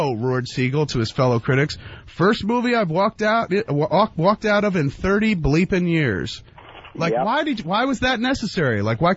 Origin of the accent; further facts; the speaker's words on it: New York, United States; also born or lived in New Jersey; Sir, not for nothing, but I grew up here in the New York, New Jersey area.